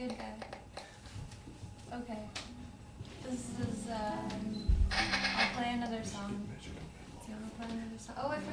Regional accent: Santa Barbara, California, United States; And we're from Santa Barbara, California. And we've been on tour for about a week and a half

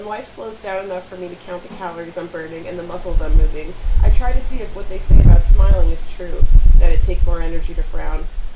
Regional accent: New Jersey, United States; I'm from New Jersey.

